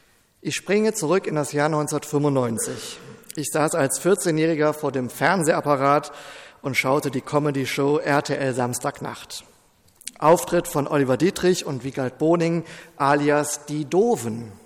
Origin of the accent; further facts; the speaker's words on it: Rhineland, Germany; inzwischen 17 Jahre alt und wurde in den Jugendkreis einer freien evangelischen Gemeinde eingeladen. In meiner Heimatstadt, ich muss dazu sagen, eine Kleinstadt im Rheinland.